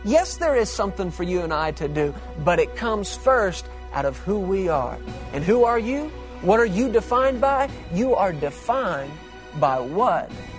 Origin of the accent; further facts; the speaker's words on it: United States; I'm from America. I pastor there in Texas, and I'm a part of Kenneth Copeland Ministries.